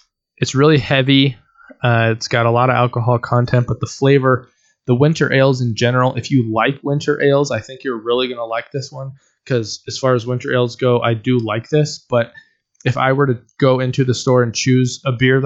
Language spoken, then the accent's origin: English; Oregon, United States; I know about them simply because I'm from Oregon, as you can see